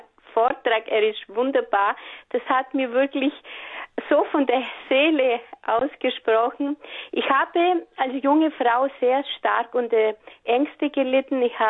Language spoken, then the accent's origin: German; Greece; now in Germany; Aber ich fliege deswegen in 6 Wochen trotzdem wieder in meine Heimat nach Griechenland.